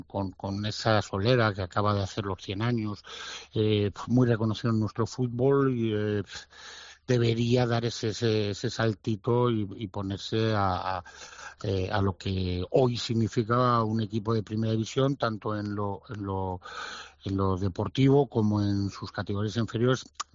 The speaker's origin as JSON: {"language": "Spanish", "town": "Valladolid", "region": "Castile and León", "country": "Spain", "said": "A ver, yo soy pucelano y blanquivioleta de nacimiento, eso lo tengo muy claro"}